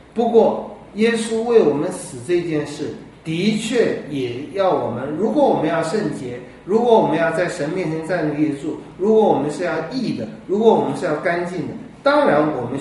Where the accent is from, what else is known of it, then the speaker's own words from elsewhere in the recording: China; 我们中国人有个，我们华人有个好习惯，就是我是觉得是好习惯，就我们睡前洗澡。